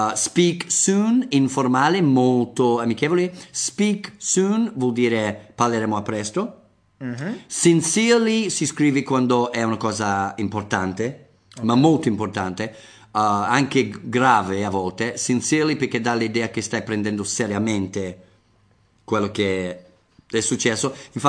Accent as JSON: {"language": "Italian", "region": "England", "country": "United Kingdom", "second_language": "Italian", "said": "Io sono del Nord Inghilterra, per quello mi è venuto spontaneo"}